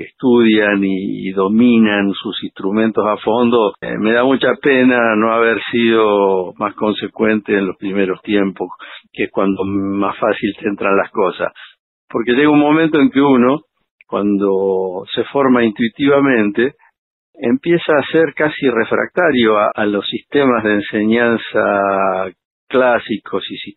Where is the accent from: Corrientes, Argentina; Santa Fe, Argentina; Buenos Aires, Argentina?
Santa Fe, Argentina; Venado Tuerto; Primero con una profesora de pueblo de mi ciudad natal, Venado Tuerto.